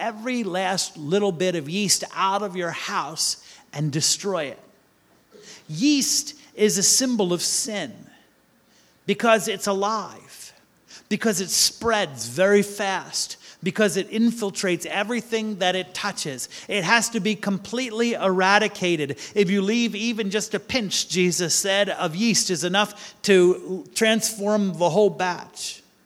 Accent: Pennsylvania, United States; I grew up in Pennsylvania, and hex symbols from the Pennsylvania Dutch were a big thing that needed to be purged from people's properties.

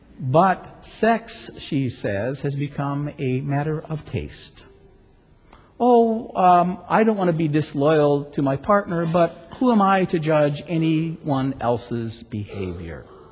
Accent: International Falls, Minnesota, United States; now in Hong Kong; I was back in my hometown of International Falls, Minnesota, 2 summers ago

